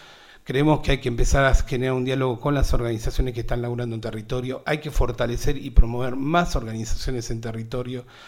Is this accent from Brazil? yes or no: no; San Carlos de Bariloche, Río Negro, Argentina; born there; Yo nací en Bailoche, mi abuelo llegó acá en el 44, como era plomero nunca fue considerado pionero. Me gusta hacer ese juego de palabras. Y mi vieja también nació acá.